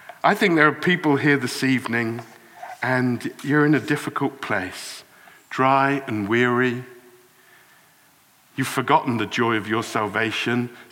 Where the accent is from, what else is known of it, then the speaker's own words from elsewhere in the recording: South West England, United Kingdom; half Welsh, I think, and we always feel a bit beaten up and done over by the English, and I'm from West Country